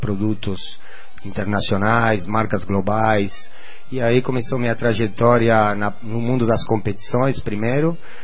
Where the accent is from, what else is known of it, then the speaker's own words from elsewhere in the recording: Uruguay; Portuguese is a second language; also born or lived in United States / Argentina; Do Uruguai, né? Que é a minha terra natal, onde eu nasci. E viajei bastante, morei em outros lugares, morei nos Estados Unidos, morei na Argentina. A minha infância, boa parte da minha infância aconteceu na Argentina.